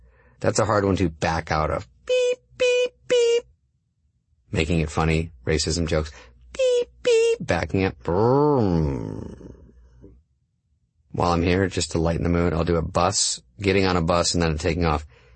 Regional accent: Arizona, United States; I was brought up in Arizona

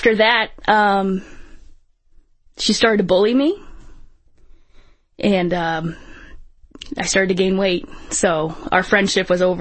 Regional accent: Syracuse, New York, United States; I am 33 and I am from Syracuse, New York.

